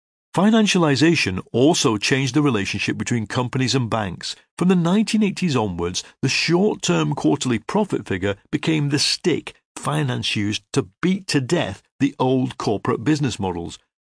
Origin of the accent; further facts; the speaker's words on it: Leigh, North West England, United Kingdom; I remember the main street of my hometown, Lee, in northwest England, in the 1970s, thronged on Saturday mornings with prosperous working-class families.